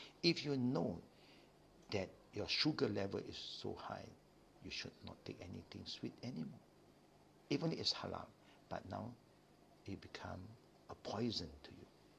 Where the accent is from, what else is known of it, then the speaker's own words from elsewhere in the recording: Malaysia; So, in our case as Malaysian, there is one fruit that we love so much.